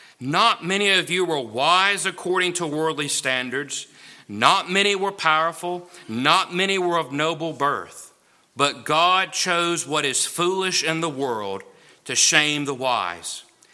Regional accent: Mississippi, United States; Now, most of you know that I'm from Mississippi.

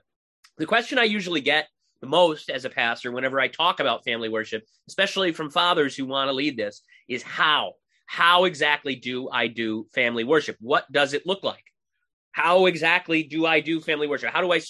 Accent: Glastonbury, Connecticut, United States; I'm originally from Glastonbury, but our church was in East Windsor, which is about 30, 35 minutes away.

